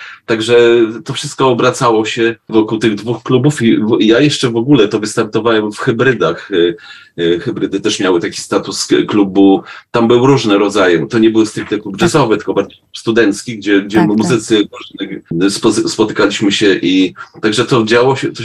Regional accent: Warsaw, Masovian Voivodeship, Poland; Ja jestem z Warszawy i tak jakby cały czas Warszawą żyłem

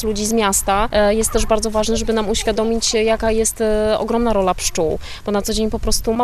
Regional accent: Szczecin, West Pomeranian Voivodeship, Poland; Jesteśmy ze Szczecina.

